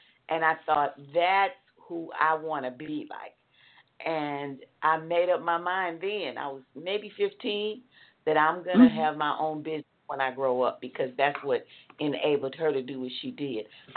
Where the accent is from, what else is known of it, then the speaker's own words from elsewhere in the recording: Chattanooga, Tennessee, United States; When growing up in Chattanooga, I had like three different aunts that I spent the bulk of my time with.